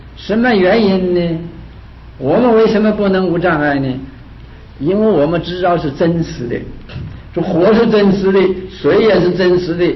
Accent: China; 我们中国人的解释啊，就是啊，诚之所至啊，金石为开

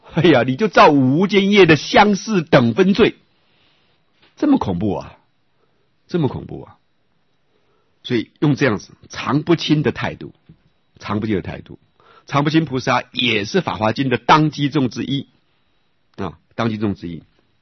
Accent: Taiwan; 这个就是咱们台湾人的想法，绝对不会负愧于客

